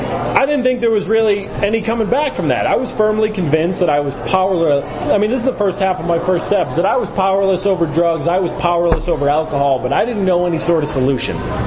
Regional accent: Chicago, Illinois, United States; moved away; I grew up in Chicago. I left. It was hard to stay.

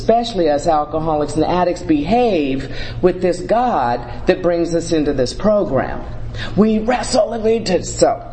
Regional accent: Carmichael, California, United States; And I'm from Carmichael, Sacramento, California.

